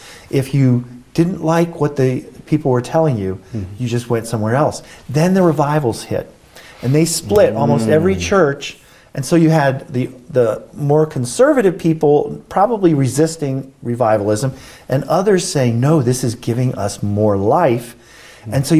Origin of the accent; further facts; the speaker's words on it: United States; I'll speak of that because I'm an American, in the American setting, for so many of us Christians